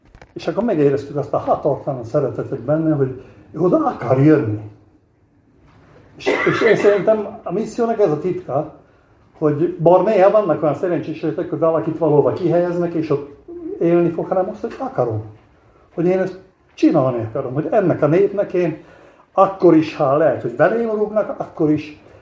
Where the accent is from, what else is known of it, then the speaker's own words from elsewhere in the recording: Slovakia; Valaki ezt úgy gondolja, hogy mi ott ma szlovákok vagyunk.